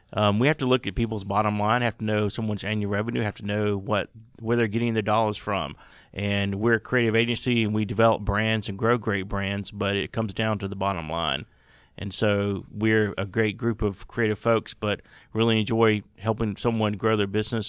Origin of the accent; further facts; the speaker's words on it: South Carolina, United States; And I grew up in South Carolina flying a small prop plane, so we both had a love for aviation.